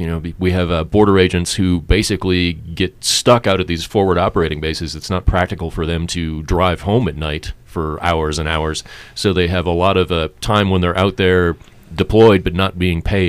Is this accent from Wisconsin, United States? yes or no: yes; Eau Claire, Wisconsin, United States; I grew up in northern Wisconsin, and a couple weeks ago, the university in my hometown there, the University of Wisconsin Eau Claire, posted a photo